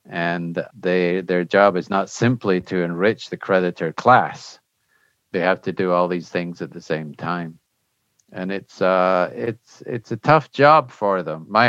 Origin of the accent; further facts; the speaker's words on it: Scotland, United Kingdom; now in United States; I'm actually from Scotland, and I went to university in Scotland